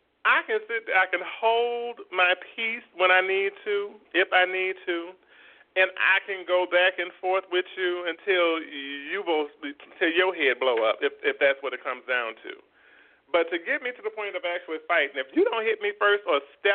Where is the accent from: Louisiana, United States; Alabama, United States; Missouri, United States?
Louisiana, United States; New Orleans; I'm from the South myself. I'm from New Orleans. Yes, I am.